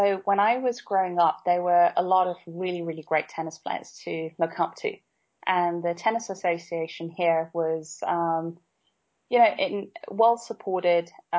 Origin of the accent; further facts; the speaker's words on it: Nairobi, Kenya; as far as growing up in Kenya is fantastic. I absolutely have no complaints about that. Grew up in a large family in a small city, which is rapidly grown now, and has about almost 4 million inhabitants in Nairobi.